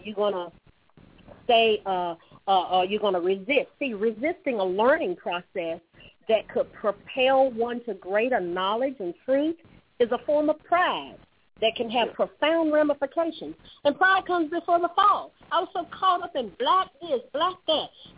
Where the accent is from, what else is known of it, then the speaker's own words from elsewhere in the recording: North Carolina, United States; growing up in the Southeast in North Carolina during the 60s and 70s, the late 50s, I was born in the late 50s